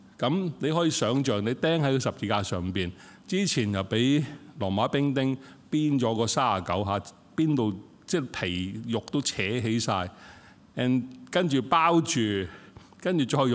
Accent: China; 就唔係我哋中國人嗰種要抌落地下嘅，佢喺地面嘅

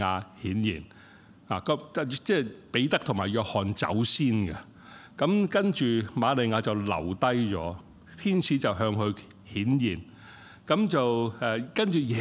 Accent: China; 就唔係我哋中國人嗰種要抌落地下嘅，佢喺地面嘅

